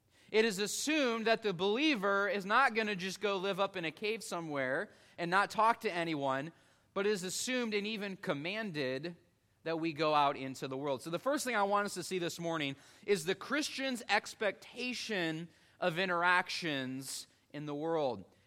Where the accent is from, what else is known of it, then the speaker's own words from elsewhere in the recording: Illinois, United States; it is definitely much different than what I grew up doing in Illinois